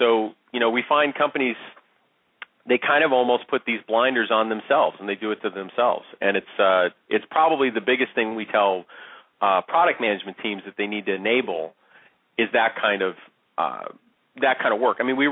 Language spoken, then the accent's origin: English; Chicago, Illinois, United States; I grew up in Chicago. Chicago's got its thing.